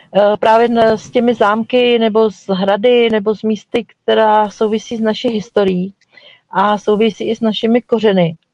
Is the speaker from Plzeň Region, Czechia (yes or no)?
no; Bojov, Central Bohemian Region, Czechia; já jsem z Bojova, což je taková malá vesnice u Mníšku pod Brdy, takže Středočeský kraj, Praha Západ.